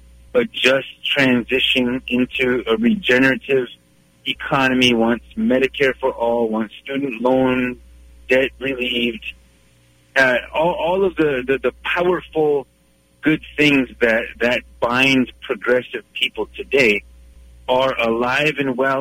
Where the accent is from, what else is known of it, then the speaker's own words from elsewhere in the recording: North Dakota, United States; now in Pine Ridge, United States; I was raised on the Standing Rock Reservation, and I'm now living on the Pine Ridge, where my father is from.